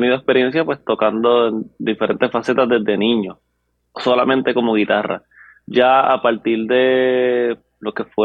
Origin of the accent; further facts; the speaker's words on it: Naguabo, Puerto Rico; Actualmente tengo 28 años y soy de Naguabo, como tal.